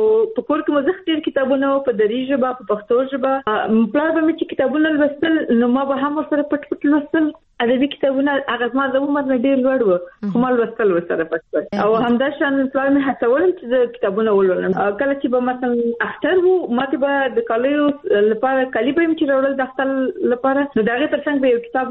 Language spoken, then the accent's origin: Pashto; Laghman, Afghanistan; also born or lived in Nangarhar; زه په افغانستان کې د لغمان ولایت یم او پیدا شوی په ننګرهار کې یم. زه افغان یم.